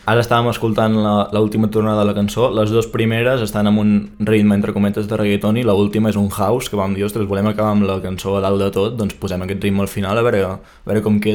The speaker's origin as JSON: {"language": "Catalan", "region": "Catalonia", "country": "Spain", "said": "com que som de Catalunya, solem escoltar bastanta música en català"}